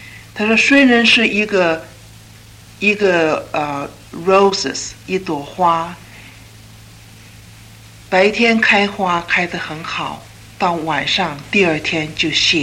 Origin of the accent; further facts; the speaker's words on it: China; 那犹太人你们知道跟我们中国人的传统一样的，一个儿子，一家唯一的一个儿子